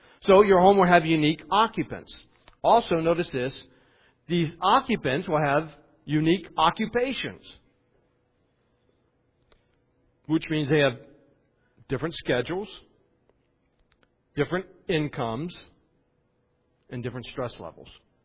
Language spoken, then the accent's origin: English; West Virginia, United States; When growing up in West Virginia, when I lived on the farm, we were right near the river.